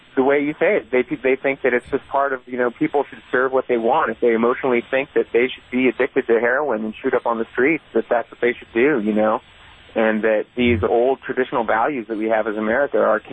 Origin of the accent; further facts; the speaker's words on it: Colorado, United States; I grew up in Colorado. I've lived here in the Bay Area for 5 years